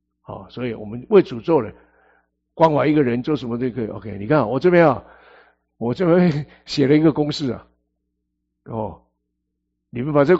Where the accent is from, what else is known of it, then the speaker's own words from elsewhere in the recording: China; 那我们中国人过年喜欢讲吉利的话，对，而且要大吉大利